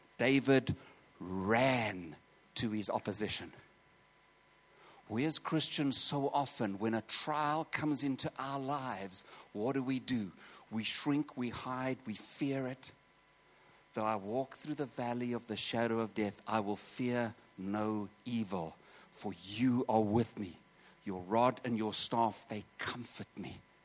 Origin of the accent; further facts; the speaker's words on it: South Africa; I come from South Africa.